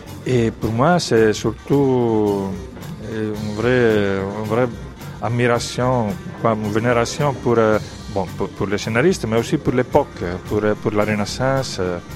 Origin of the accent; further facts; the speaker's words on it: Italy; Comme je suis italien, je ne me permets pas de juger